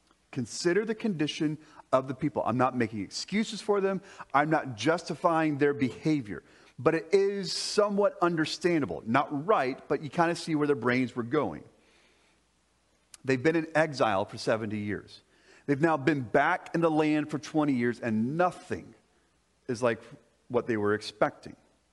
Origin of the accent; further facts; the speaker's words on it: Florida, United States; or if you're like me and you had the privilege of growing up in Florida, getting to lay on the beach in the airplane flying